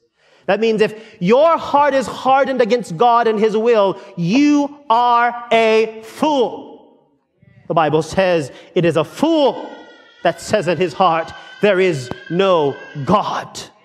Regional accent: Oklahoma, United States; Now, I don't know about y'all in Philadelphia, and I'm from Oklahoma, and I'm just country

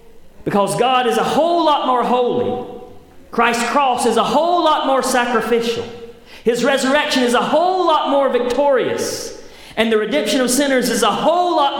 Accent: the South, United States; accent: southern; Say it in my southern accent.

